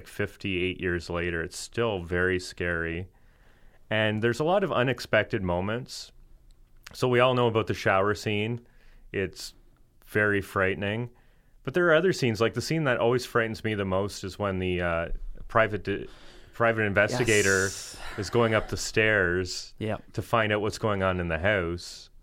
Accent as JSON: {"language": "English", "town": "Stratford", "region": "Ontario", "country": "Canada", "said": "I'm from a small town or small city. I'm from Stratford, Ontario, a nice picturesque city, right?"}